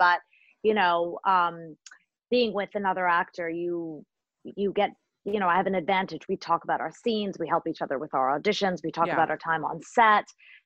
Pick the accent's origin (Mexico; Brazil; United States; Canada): Canada; Toronto, Ontario; also born or lived in India / Africa / London; So, I was born in India. And I grew up in Africa and London, and then I came to Canada when I was almost 7 to Toronto.